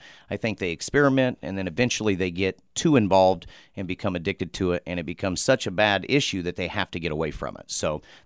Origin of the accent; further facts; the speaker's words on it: Muncie, Indiana, United States; obviously, right here in Muncie, and I grew up on the south side. Actually, the first 5 years of my life, I grew up in Southern Pines. There shortly after, my family was able to move out into the county, went to Cowan schools, and grew up most of my life there.